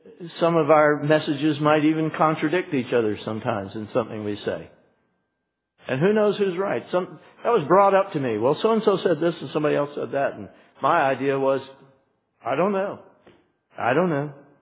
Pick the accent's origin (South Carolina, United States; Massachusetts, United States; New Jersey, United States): South Carolina, United States; Charleston; born there; Anybody here ever been to Folly Beach? Down near Charleston. I was born in Charleston.